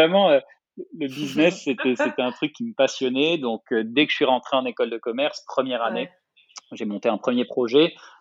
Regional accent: Marseille, Provence-Alpes-Côte d'Azur, France; now in Paris, France; je viens de faire la bascule entre le plus de temps passé à Paris que mon enfance passée à Marseille.

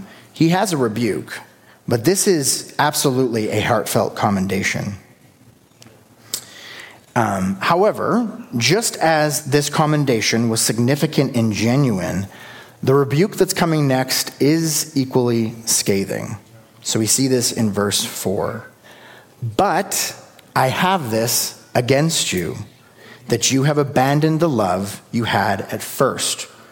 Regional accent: Canada; Get a little too comfortable with with being Canadian.

